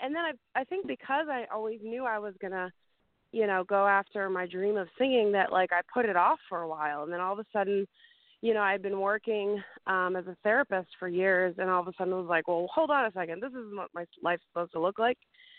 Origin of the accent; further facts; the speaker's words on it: Chicago, Illinois, United States; now in Nashville, United States; I'm originally from Chicago, so compared to Chicago, they're not that bad.